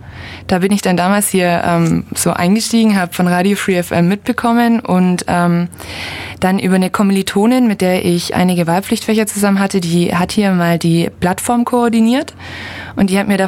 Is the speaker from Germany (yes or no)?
yes; Ulm, Baden-Württemberg, Germany; Ja, ich bin in Ulm groß geworden, Ulm und Umgebung.